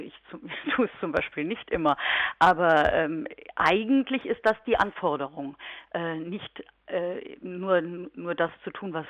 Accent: Kempen, North Rhine-Westphalia, Germany; ich komme ja aus Kempen hier am Niederrhein

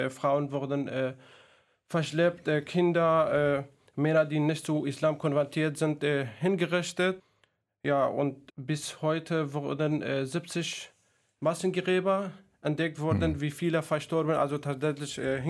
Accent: Mosul, Nineveh, Iraq; now in Germany; ich bin im Irak, also im Nordirak geboren, mit 5 Geschwistern aufgewachsen, bin dort zur Schule gegangen, wie alle anderen.

